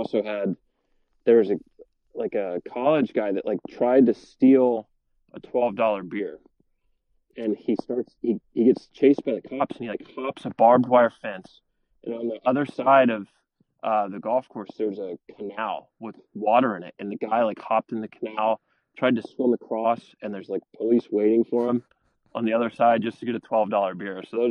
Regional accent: United States; I'm from the States. I'll rock the shit out of some red and white for you guys.

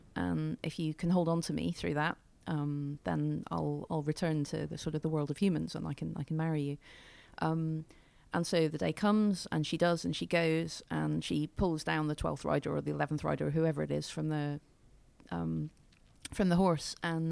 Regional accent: Scotland, United Kingdom; When I grew up in Scotland

